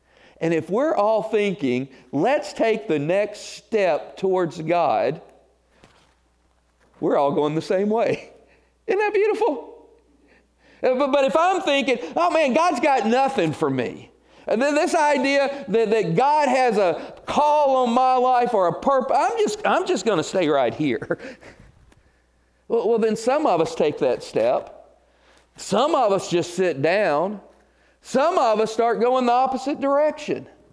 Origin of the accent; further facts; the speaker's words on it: Union City, Tennessee, United States; when I was growing up in Union City, Tennessee.